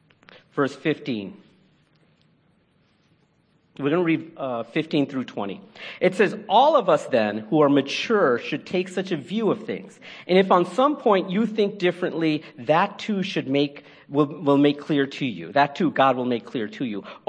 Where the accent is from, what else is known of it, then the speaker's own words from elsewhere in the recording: United States; I was brought up in the United States of America. My mom and dad, Indian as Indian gets.